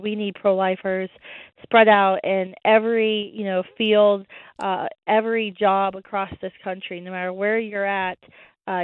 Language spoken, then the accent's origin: English; West Virginia, United States; Well, I grew up in West Virginia, near Pittsburgh, Pennsylvania.